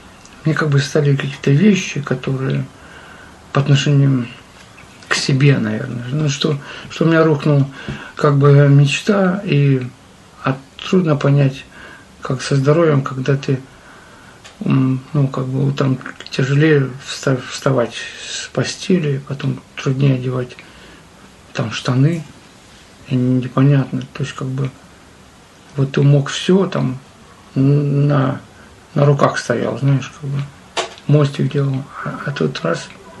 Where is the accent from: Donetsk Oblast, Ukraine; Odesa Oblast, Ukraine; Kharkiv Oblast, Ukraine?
Kharkiv Oblast, Ukraine; Kharkiv; мы из Харькова приехали поступать.